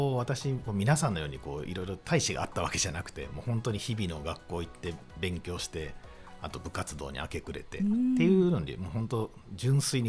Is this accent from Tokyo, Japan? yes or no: no; Shimane, Japan; まさに島根県の話なんですけど、まあ、私今もう50を超えてきてるんですけど、この年になって初めて自分の地元っていうことに結構意識が向くようになりまして